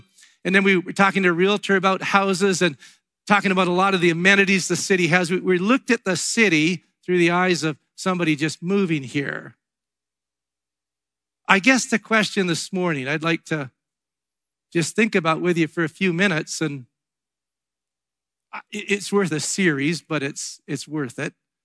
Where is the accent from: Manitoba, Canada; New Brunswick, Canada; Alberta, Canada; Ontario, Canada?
Alberta, Canada; Red Deer; We said, man, we're from Red Deer, Alberta, Canada. Never been to a game.